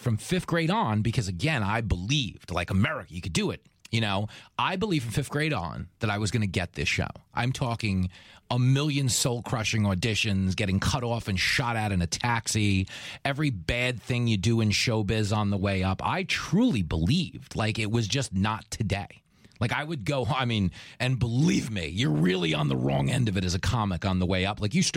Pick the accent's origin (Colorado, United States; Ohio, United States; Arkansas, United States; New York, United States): New York, United States; Levittown; I grew up in Levittown on Long Island